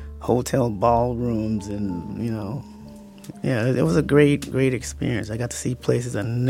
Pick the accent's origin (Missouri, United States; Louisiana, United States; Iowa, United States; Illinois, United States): Louisiana, United States; New Orleans; I grew up in the Lower Ninth Ward, which wasn't very far, but my daddy just wasn't a go out and explore kind of a person